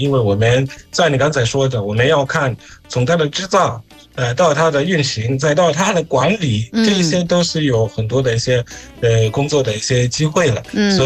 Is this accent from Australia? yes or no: no; Zimbabwe